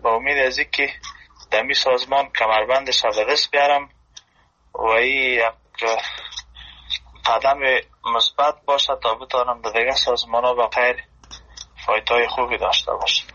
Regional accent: Afghanistan; now in Germany; ما از افغانستان.

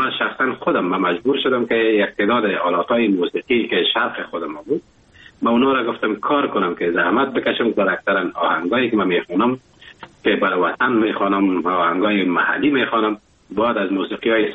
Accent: Afghanistan; now in Germany; افغانستان عزیز ما که محر چقدر به ارتباط وطنم بگویم هنوزم کم است، باید است برش بگویم. اینمی بود که وقتی که من اروپا آمدم، آلمان آمدم

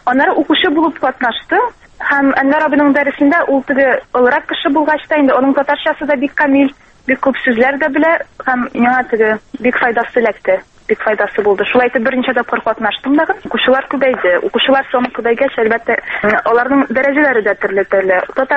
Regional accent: Shemordan, Tatarstan, Russia; Мин Сабар районы Шәмәрдән бистәсеннән.

